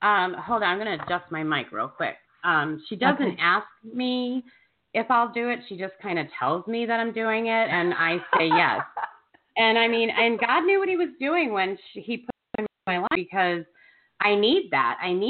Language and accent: English; the South, United States; I'm a Southerner. We stab people in the back really easy and smile.